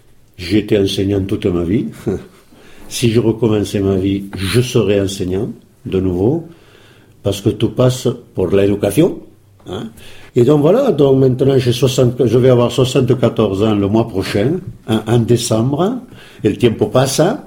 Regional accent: Decazeville, Occitanie, France; born there; depuis que j'ai la double nationalité, j'ai récupéré le nom de ma mère. Donc. Je suis né à De Casville, dans une famille espagnole et dans un environnement espagnol, de réfugiés espagnols, et plus précisément dans un environnement libertaire

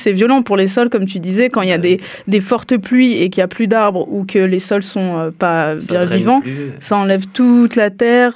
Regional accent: Paris, Île-de-France, France; Alors, moi, je suis de Paris, d'origine.

